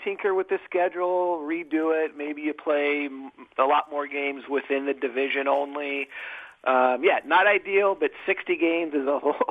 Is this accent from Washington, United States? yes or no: yes; Seattle, Washington, United States; Well, I pointed out, I grew up in the Seattle area